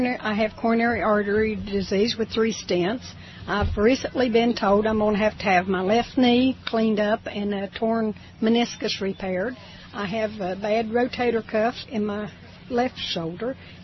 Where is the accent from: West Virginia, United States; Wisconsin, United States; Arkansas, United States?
West Virginia, United States; I'm born and raised in West Virginia.